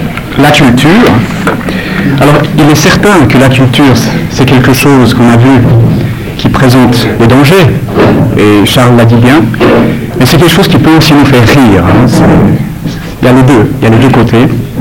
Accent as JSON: {"language": "French", "region": "Geneva", "country": "Switzerland", "said": "je suis un local, un sur la place, donc je suis de Genève."}